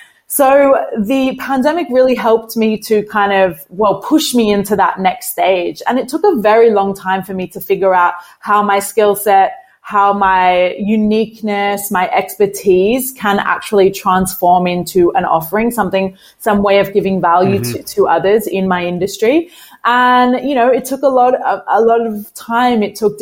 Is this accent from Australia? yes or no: yes; Australia; also born or lived in New Zealand; I actually grew up traveling. I grew up in Australia, but I was born in New Zealand. My father's French, so there's this whole big mix of many different cultures within the one family.